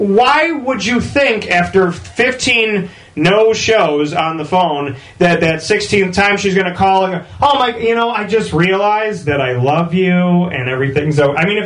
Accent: Syracuse, New York, United States; I somehow went to Scranton, Syracuse, Orlando, Syracuse. So I seem to keep bouncing back to my hometown.

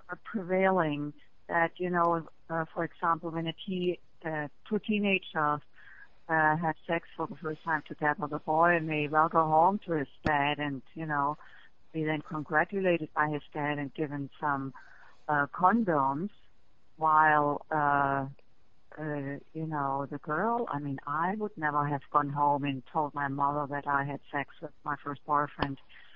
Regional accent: Germany; English is a second language; I grew up in Germany

